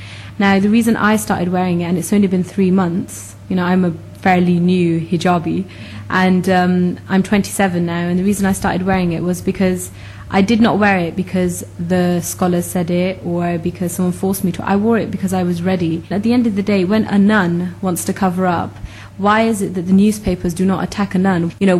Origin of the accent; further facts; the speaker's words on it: United Kingdom; all my life I've thought to myself, I'm British, but what is British? British is a bit of everything. We have all integrated.